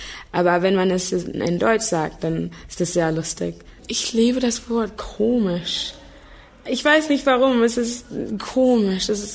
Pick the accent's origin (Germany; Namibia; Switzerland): Namibia; German is a second language; also born or lived in New Zealand; ich komme aus Neuseeland. Ich bin in Namibia aufgewachsen und das war eine deutsche Kolonie.